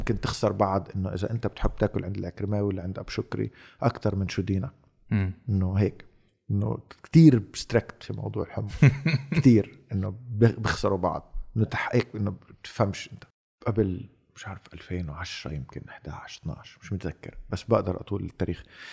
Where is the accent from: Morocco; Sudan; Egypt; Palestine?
Palestine; Jerusalem; also born or lived in Kuwait; أنا ربيت بالقدس انولدت بالكويت عدنا كم سنة سنتين وثلاثة رجعنا على القدس عدنا كمان سنتين رجعنا على الكويت بعدين بالحرب الخليج رجعنا على القدس